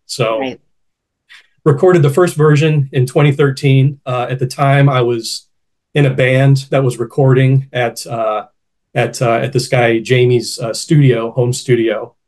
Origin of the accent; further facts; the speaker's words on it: Ohio, United States; I grew up in Northwest Ohio, a little town.